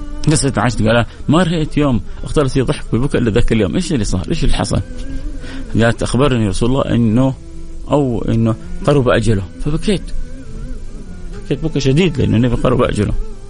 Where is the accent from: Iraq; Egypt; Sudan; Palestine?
Sudan; كان أنا من أهل السودان